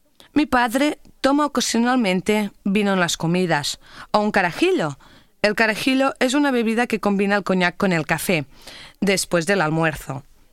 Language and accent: Spanish; Barcelona, Catalonia, Spain; soy de Barcelona, España.